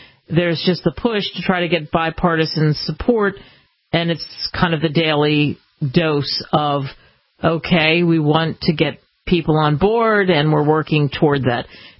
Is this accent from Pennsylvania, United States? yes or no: yes; Philadelphia, Pennsylvania, United States; I grew up in Philadelphia. I paid a lot of attention to history.